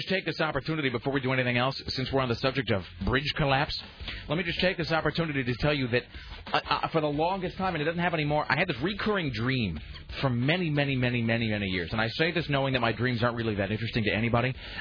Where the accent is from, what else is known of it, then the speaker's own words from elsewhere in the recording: Kennewick, Washington, United States; which spans the Columbia River, my hometown of Kennewick.